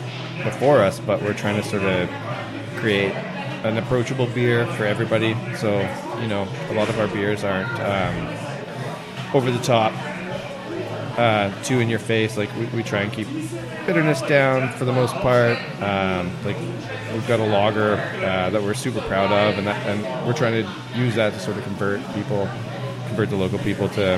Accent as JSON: {"language": "English", "town": "Edmonton", "region": "Alberta", "country": "Canada", "tie": "born there", "also_born_or_lived": "Manitoba / Nova Scotia / British Columbia", "lives_now": "Vancouver, Canada", "said": "I was born in Edmonton, kind of lived all around Alberta and Manitoba, and lived a little bit in Nova Scotia and BC. Moved around a lot because my mom's a nomad, but landed in Vancouver to go to jazz school"}